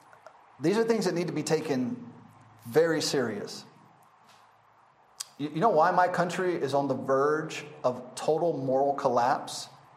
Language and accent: English; the South, United States; I mean, I'm from the South in America. I mean, that's what we are.